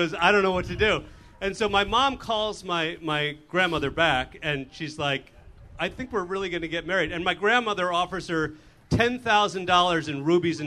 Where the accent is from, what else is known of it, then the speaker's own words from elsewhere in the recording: Illinois, United States; Chicago, suburbs.